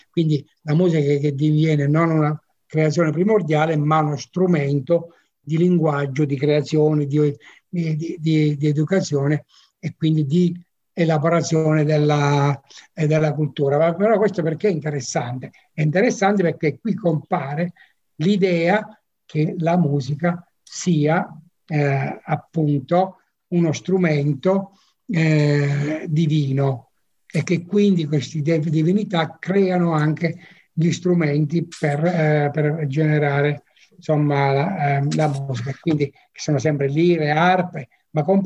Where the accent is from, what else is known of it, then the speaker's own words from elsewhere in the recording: Abruzzo, Italy; un rattuso, come si dice nelle nostre parti in Abruzzo